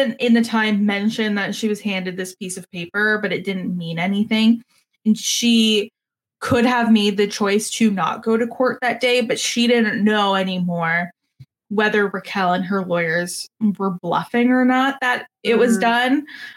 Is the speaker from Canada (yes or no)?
yes; Canada; I'm Canadian. Your laws don't work here, and I don't have the money for it.